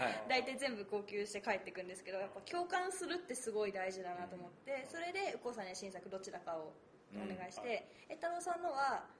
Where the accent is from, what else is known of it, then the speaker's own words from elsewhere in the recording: Nakano, Tokyo, Japan; 私の地元の中野の桃園会館というところで